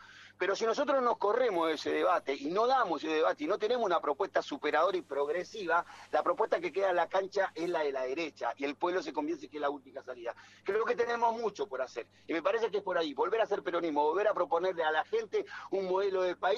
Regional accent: Argentina; Soy un argentino que considera que la patria es mucho más grande que el conurbano

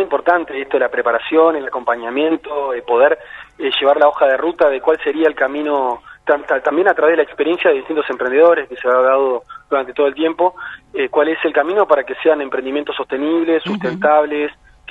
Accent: Río Grande, Tierra del Fuego, Argentina; porque también soy fueguino, porque soy riograndense

